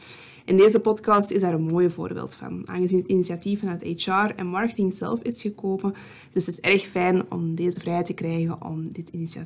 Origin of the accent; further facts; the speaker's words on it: Kempen, Belgium; accent: Kempen; Ik ben geboren en getogen in de Kempen. Dus als je soms eens een Kempens accentje hoort, dan is dat voornamelijk de verklaring.